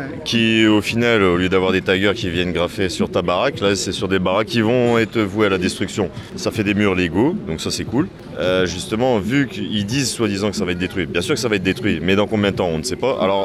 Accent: Belgium; Moi, vu que je viens de Belgique, je dois encore bosser

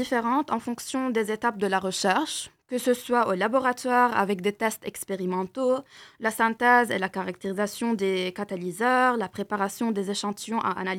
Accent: Lebanon; French is a second language; moved away as an adult; now in Lille, France; Oui, je viens effectivement du Liban et j'ai choisi de venir à Lille pour plusieurs raisons.

